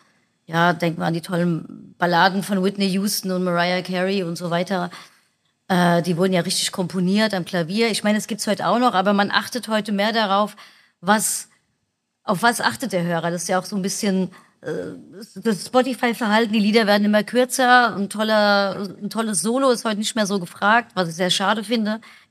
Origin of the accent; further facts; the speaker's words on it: Italy; weil ich bin ja Italienerin